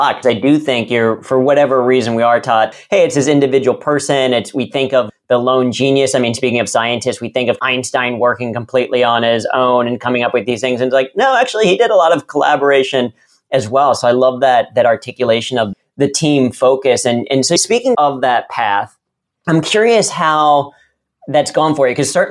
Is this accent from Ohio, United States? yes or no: yes; Cincinnati, Ohio, United States; at least growing up in Cincinnati, right? It's a global headquarters, you have it.